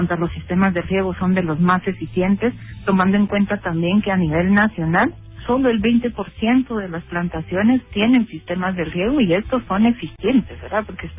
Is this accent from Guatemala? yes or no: yes; Guatemala; nosotros como guatemaltecos